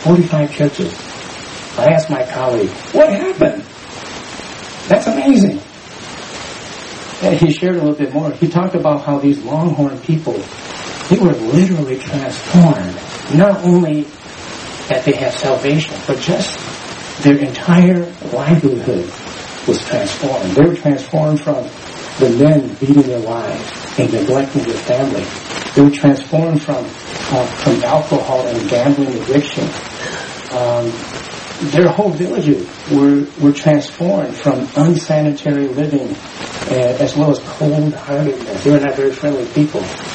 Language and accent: English; Texas, United States; Sorry, I'm from Texas.